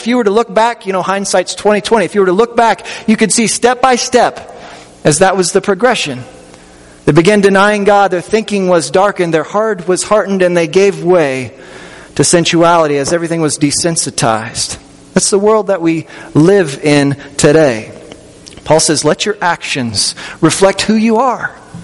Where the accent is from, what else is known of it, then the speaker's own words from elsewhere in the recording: Kansas, United States; Either way, grew up in southeast Kansas.